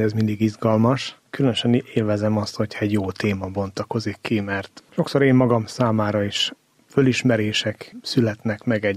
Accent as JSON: {"language": "Hungarian", "region": "Southern Slovakia", "country": "Slovakia", "tie": "born or raised there", "moved": "as an adult", "said": "annyira Magyarország, meg a felvidék, ahol én születtem, meg éltem 20 éves koromig, az nem egy peremvidék, ez a normál kultúra."}